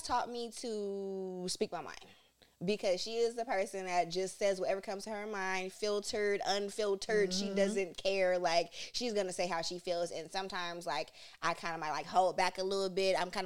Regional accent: Stockton, California, United States; So, like, growing up in Stockton, you know, it was either you in the sports and you're doing this, or it's like you outside and like that gang banging type environment

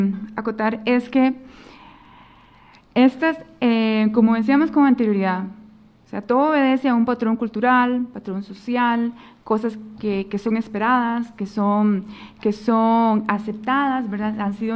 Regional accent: Costa Rica; lo que nosotros como ticos diríamos la serruchada de piso

